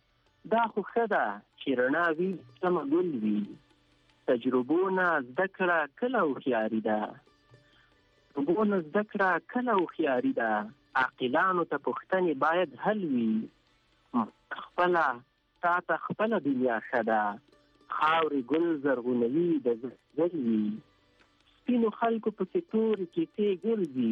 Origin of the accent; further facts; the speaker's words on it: Paktia, Afghanistan; زه اصلا د پکتیا دی اریو بیا ما او په اریو کې اکثرا ځاګی او اوسېږي نو زم د ځاګی یم